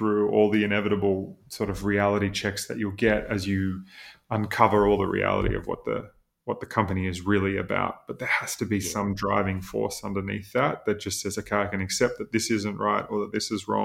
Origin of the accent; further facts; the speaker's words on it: Queensland, Australia; I grew up in Queensland. We lived 35 minutes outside of Noosa on 12 acres. We had 9 acres of rainforest and 3 acres that was cleared. We had this big wooden house, the classic old Queenslander house